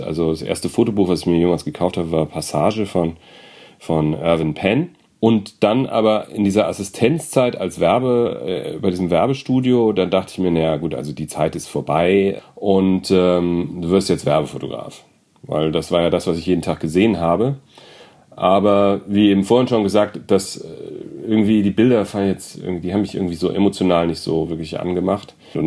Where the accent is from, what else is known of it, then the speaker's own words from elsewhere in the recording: Frankfurt am Main, Hesse, Germany; Und ich komme aus Frankfurt am Main.